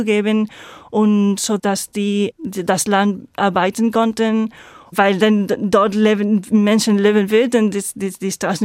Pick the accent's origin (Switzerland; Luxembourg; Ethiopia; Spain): Spain; German is a second language; Ja, genau. Ich komme aus Spanien.